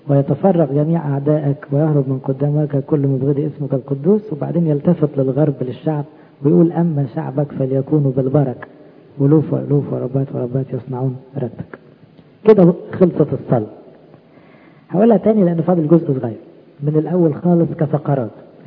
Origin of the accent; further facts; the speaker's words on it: Egypt; احنا كشعب مصري لينا مواسم في المناخ